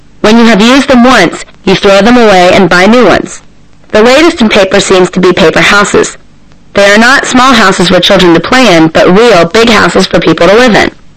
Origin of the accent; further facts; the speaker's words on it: Baltimore, Maryland, United States; Baltimore, Maryland.